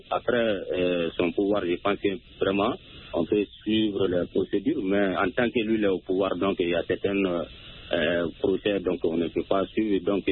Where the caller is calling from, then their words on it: Soumikini, Côte d’Ivoire; Je vous appelle toujours dans mon village natal à Soumikini.